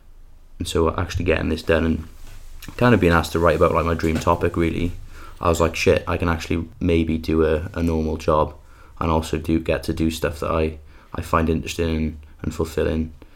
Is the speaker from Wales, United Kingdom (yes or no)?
yes; Porthcawl, Wales, United Kingdom; my whole interest in everything in politics, I guess, comes from growing up in Porthcawl, really. I'm kind of obsessed with Porthcawl. You know, I've got Porthcawl tattoos.